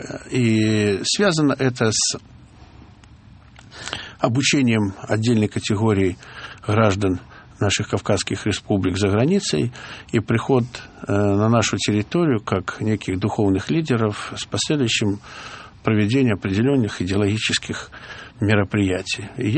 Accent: Grodno Region, Belarus; я родился и вырос в Западной Белоруссии.

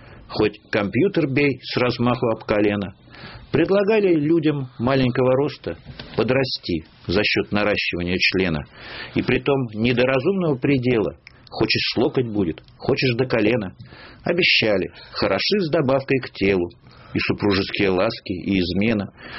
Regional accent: Georgia; когда мы носили майки, я грузин

